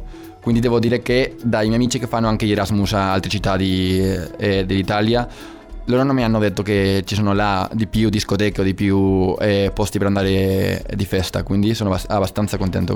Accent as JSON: {"language": "Italian", "town": "Valencia", "region": "Valencian Community", "country": "Spain", "second_language": "Italian", "lives_now": "Italy", "said": "Devo dire che io sono di Valencia, quindi il clima in Valencia è anche incredibile."}